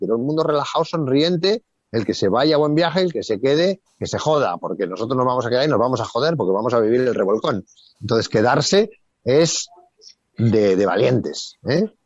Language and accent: Spanish; Spain; yo ahora me quedo en España que es donde mejor estoy, porque es mi tierra y es donde más me apetece estar